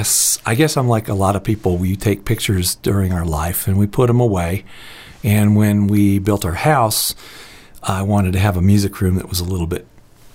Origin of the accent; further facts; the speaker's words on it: Florida, United States; also born or lived in Seattle / Virginia / Atlanta; now in Colorado, United States; I'm from South Florida originally. My mother was a singer and actress, and which sort of led us to live in different places. We lived in Seattle and Virginia and other places too